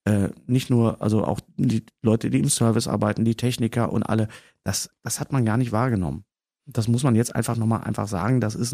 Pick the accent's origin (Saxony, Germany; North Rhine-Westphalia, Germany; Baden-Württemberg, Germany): North Rhine-Westphalia, Germany; Bochum; da, wo das Opelwerk war in Bochum, da wo ich auch aufgewachsen bin in dem Viertel